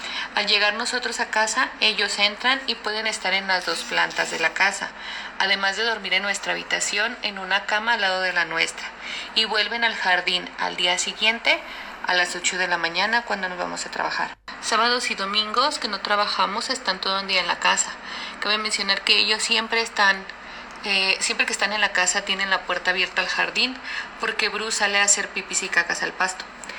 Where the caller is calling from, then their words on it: Mexico; Hola, somos de México.